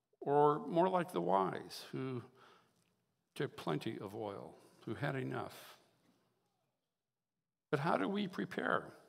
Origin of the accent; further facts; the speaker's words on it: California, United States; I grew up in Southern California